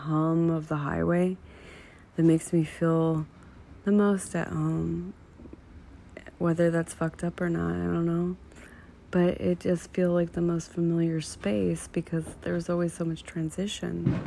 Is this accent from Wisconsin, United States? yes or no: no; California, United States; I'm a Californian, true and true, through and through.